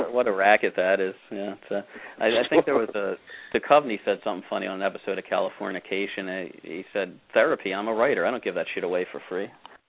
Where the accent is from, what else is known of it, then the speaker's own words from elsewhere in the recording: Northeast, United States; even though I grew up mostly in the North and the Northeast.